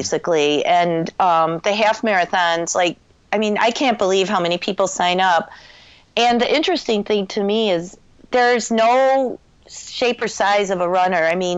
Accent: Illinois, United States; I mean, I'm from Illinois.

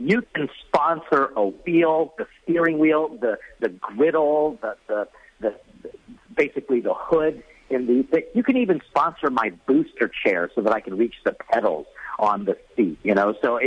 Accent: Philippines; I can't wait for karaoke night, being Filipino.

